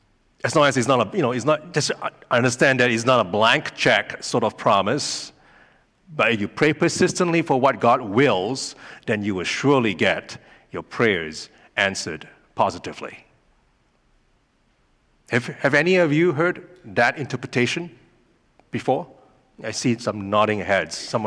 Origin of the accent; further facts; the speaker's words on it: Malaysia; now in Canada; I was born and raised in Malaysia. It's a country in Southeast Asia. And before I came to Canada, and when I was a young Christian teenager, back in Malaysia